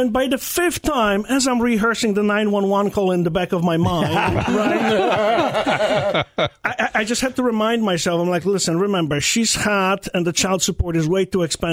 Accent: Poland; moved away; I come from Poland

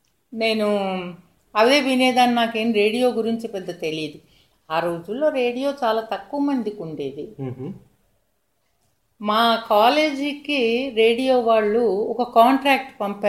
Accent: Avanigadda, Andhra Pradesh, India; born there; నేను అవినిగడ్డలో పుట్టాను, కృష్ణా డిస్ట్రిక్ట్ అవినిగడ్డలో పుట్టాను. 1935లో పుట్టాను అంటే నాకు ఇప్పుడు 82 ఇయర్స్ కంప్లీట్ అయ్యాయి.

